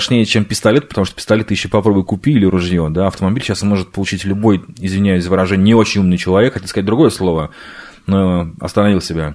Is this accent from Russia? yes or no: no; Uzbekistan; Это моя малая родина, моя Узбекистан.